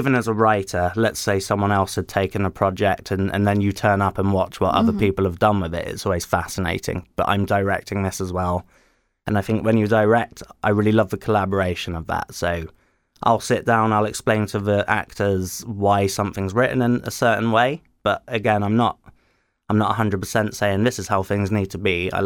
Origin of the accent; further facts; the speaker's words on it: Barnstaple, South West England, United Kingdom; because it's Barnstable is my hometown